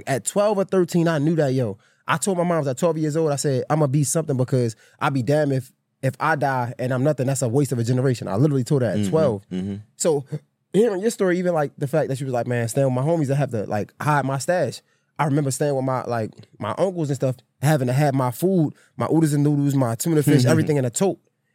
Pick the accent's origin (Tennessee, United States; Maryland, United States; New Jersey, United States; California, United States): Maryland, United States; Baltimore; I'm from Baltimore, Maryland. You came up with two parents, good family, house. I came up in a project